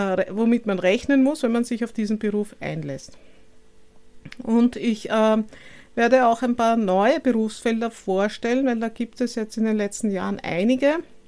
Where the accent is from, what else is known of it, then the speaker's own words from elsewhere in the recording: Vienna, Austria; born there; Ich bin 56 Jahre alt, lebe in Wien, bin auch gebürtige Wienerin